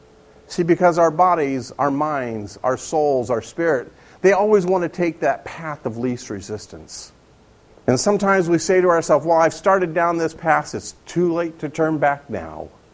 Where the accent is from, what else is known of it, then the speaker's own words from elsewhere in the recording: Upland, California, United States; born there; Upland, California, which is my hometown where I was born.